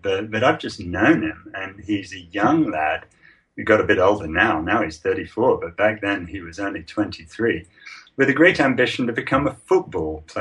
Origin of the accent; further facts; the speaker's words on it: United States; The holdup, and I speak as an American when I say this